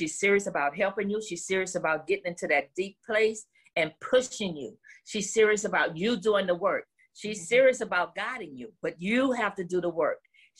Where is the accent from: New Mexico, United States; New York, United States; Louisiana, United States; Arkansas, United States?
Louisiana, United States; New Orleans; And that I'm from New Orleans, you know, wow, look at God.